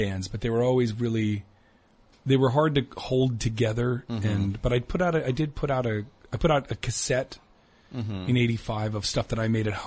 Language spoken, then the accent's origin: English; Princeton, New Jersey, United States; born there; Also because I was born in Princeton, yeah, and I still walked.